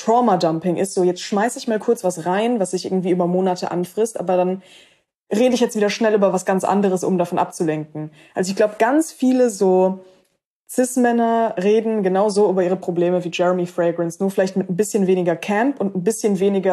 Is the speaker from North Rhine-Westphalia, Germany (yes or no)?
yes; Cologne, North Rhine-Westphalia, Germany; in meiner Heimatstadt Köln